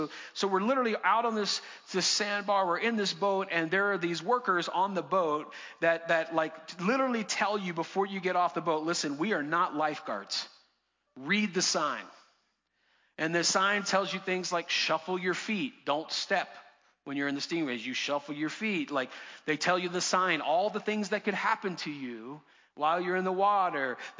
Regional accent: Florida, United States; Now, I grew up in Florida, born and raised.

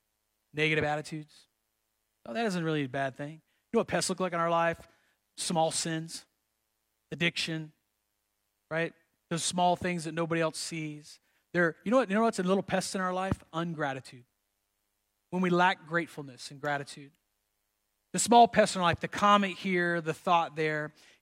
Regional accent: Florida, United States; I grew up in Florida, and we in Florida know about bugs.

